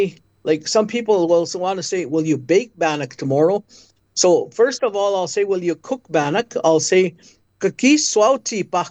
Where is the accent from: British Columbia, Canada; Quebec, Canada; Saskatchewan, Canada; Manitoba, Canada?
Saskatchewan, Canada; now in Thunderchild, Canada; I'm originally from Sweetgrass First Nation. That's where I was born. That's my home.